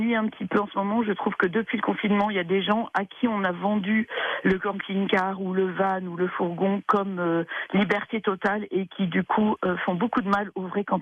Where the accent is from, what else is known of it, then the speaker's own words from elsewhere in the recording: Normandy, France; Parce que moi, je suis normande.